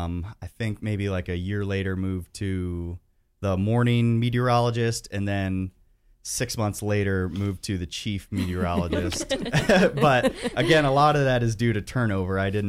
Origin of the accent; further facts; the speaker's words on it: Columbus Grove, Ohio, United States; So I'm from Northwest Ohio, which is Columbus Grove in between Lima and Findlay. So it's just about an hour and a half north of here.